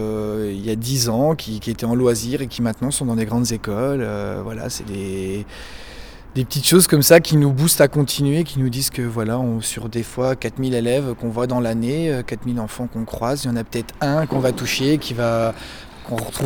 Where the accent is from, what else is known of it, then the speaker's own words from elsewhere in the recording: Bourgogne-Franche-Comté, France; also born or lived in Lille; Je viens de Bourgogne. Voilà, je viens de Bourgogne, j'ai passé la plupart de ma vie là-bas, j'ai fait un petit passage sur Lille aussi, la région lilloise pendant un petit moment.